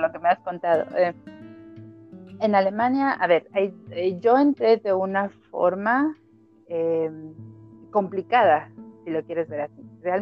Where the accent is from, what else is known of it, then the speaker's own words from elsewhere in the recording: Mexico; moved away as an adult; now in Germany; no supongo que tampoco nunca estuve en mí como mexicana a decir solamente de blanco salgo de mi casa